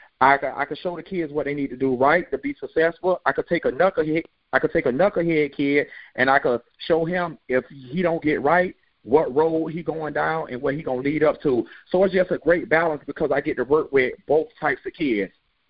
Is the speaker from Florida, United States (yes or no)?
yes; Lake Bradford, Florida, United States; I'm from Lake Bradford. I play football.